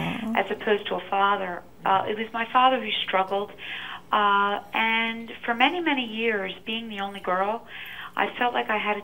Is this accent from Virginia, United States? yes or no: no; Philadelphia, Pennsylvania, United States; I'm from South Philadelphia.